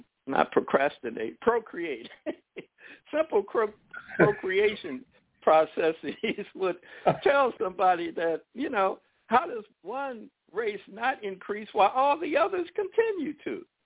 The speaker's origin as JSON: {"language": "English", "country": "United States", "said": "We're American, natural-born citizens. We're homegrown."}